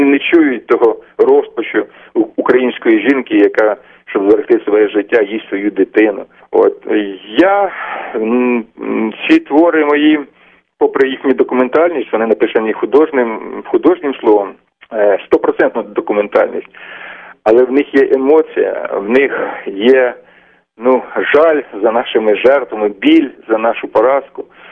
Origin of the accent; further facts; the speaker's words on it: Horlivka, Donetsk Oblast, Ukraine; born there; а сам я народився на Донбасі, в Горлівці.